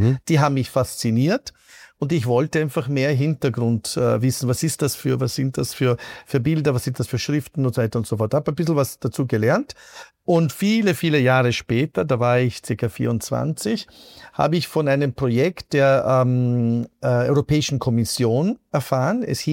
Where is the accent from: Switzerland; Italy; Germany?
Italy; Wie gesagt, ich bin Italiener, aber durchaus also weder in Italien noch in Österreich eigentlich aufgewachsen.